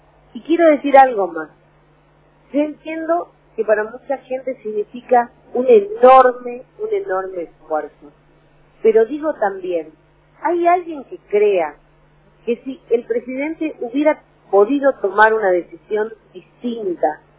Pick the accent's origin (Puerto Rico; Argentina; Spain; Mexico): Argentina; Perico, Jujuy; Yo soy de Perico, por eso traigo a colación esta información.